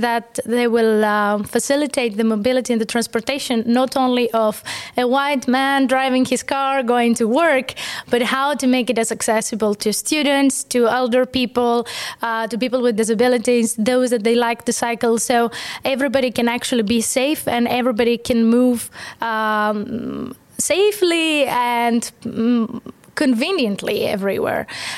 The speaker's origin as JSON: {"language": "English", "country": "Greece", "lives_now": "Estonia", "said": "I'm from Greece and I wanted a little bit of beat."}